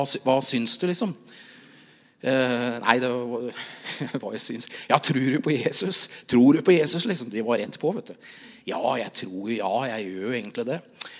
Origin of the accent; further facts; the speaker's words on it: Jessheim, Akershus, Norway; en veninne av meg, som da vokste opp i Jessheim, der jeg kommer fra.